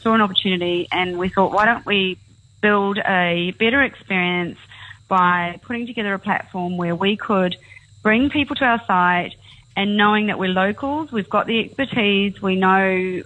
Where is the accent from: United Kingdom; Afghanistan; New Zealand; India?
New Zealand; You might pick up, I'm a Kiwi.